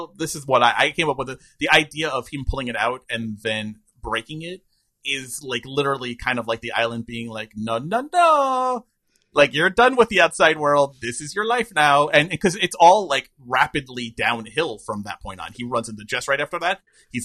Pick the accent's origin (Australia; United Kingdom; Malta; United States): United States; New York; watching Twilight Zone marathons on the 4th of July weekend on Channel 11 growing up in New York.